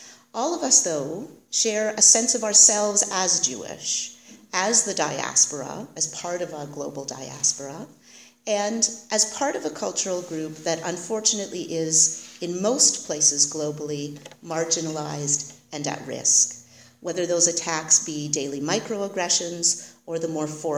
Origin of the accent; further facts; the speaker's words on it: British Columbia, Canada; I was born in British Columbia, and I lived in lots of different places there. Some of those places had Jewish communities. Victoria, where I consider home